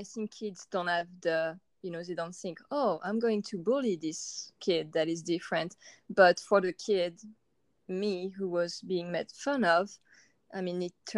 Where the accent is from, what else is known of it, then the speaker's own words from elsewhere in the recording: France; I was born and raised in France